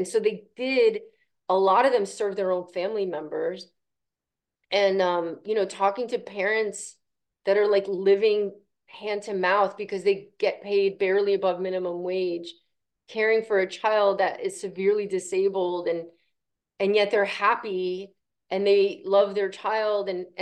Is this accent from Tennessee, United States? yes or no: no; New Jersey, United States; I curse, you know, I'm from New Jersey. That's what we do.